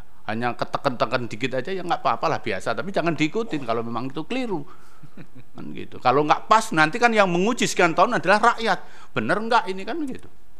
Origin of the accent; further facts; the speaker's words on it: Surabaya, East Java, Indonesia; bahasanya kurang santun ini karena saya besar di Surabaya, jadi kurang pas ini, banyak dekat dengan orang Madura itu.